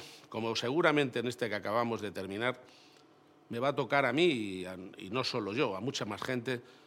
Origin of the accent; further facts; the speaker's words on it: Spain; los derechos que tenemos como españoles, los derechos de los ciudadanos de mi tierra